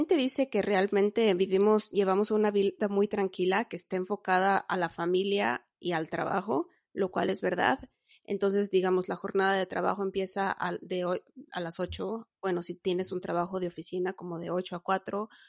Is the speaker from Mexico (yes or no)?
yes; Mexico; now in Iceland; como ya les habías dicho, soy de México y llevo viviendo en Islandia desde el 2009, entonces ya van casi 13 años que vivo aquí.